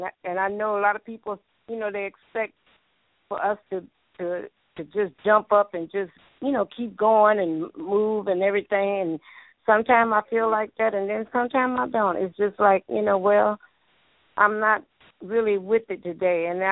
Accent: Detroit, Michigan, United States; now in Houston, United States; Yes, I'm from Detroit, but right now I live in Houston.

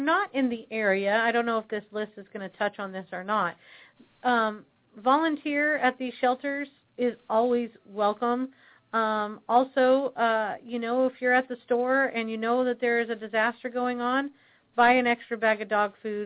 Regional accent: California, United States; I'm going to tell you, I'm from Southern California

